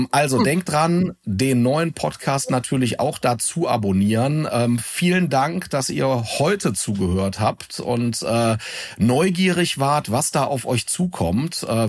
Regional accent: Leverkusen, North Rhine-Westphalia, Germany; hier aus meiner Nähe, aus meiner Heimatstadt, aus Leverkusen

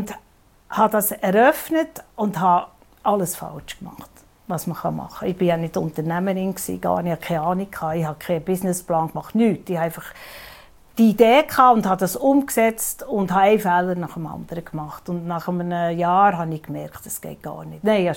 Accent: Bern, Switzerland; ich darf ja das sagen als Bernerin

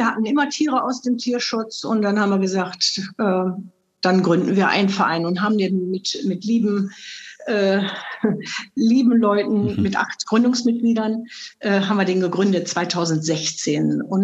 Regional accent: Solingen, North Rhine-Westphalia, Germany; Wir kommen aus Solingen und das ist Solinger Platt.

